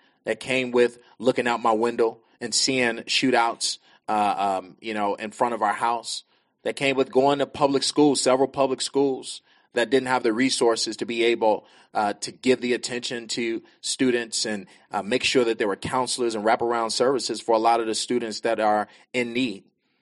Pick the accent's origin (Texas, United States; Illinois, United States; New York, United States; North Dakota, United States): Illinois, United States; Chicago; I'm from the South Side. My mother, a single mother who been at the post office 35 years.